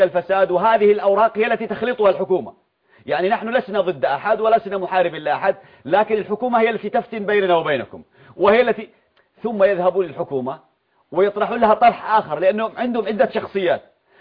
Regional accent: Yemen; أصلا عندنا في اليمن كانت حرية التسلح موجودة

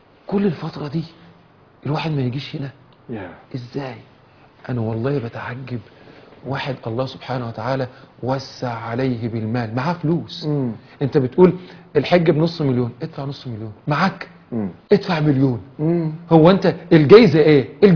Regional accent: Damietta, Damietta Governorate, Egypt; ماشي من دمياط مثلا، انا من دمياط

